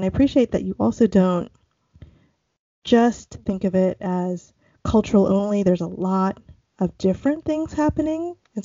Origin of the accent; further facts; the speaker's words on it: Philippines; Like I'm from, my family's from Southeast Asia. We're from the Philippines.